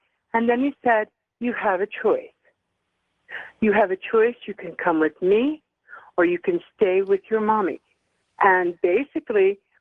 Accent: Pueblo, Colorado, United States; I'm from Pueblo, Colorado.

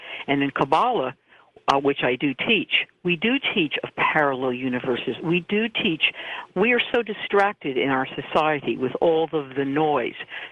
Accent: New York, United States; I want to preface before I talk about my experiences of 9/11 growing up in New York

